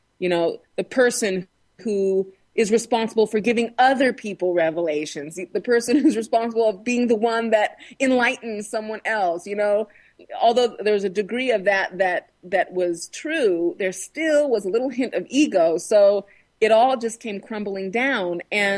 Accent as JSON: {"language": "English", "region": "Washington", "country": "United States", "tie": "born or raised there", "said": "And so I endeavored to create something like that here in my hometown without any means in the beginning"}